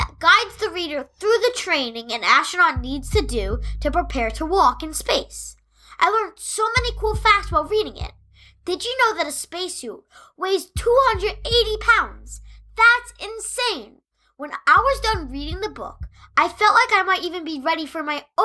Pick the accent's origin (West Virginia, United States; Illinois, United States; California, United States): West Virginia, United States; I'm 11 years old, and I'm from West Virginia.